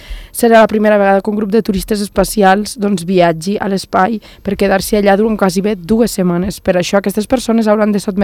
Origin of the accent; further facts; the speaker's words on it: Escaldes-Engordany, Andorra; Sí, pues yo soy engordanyesa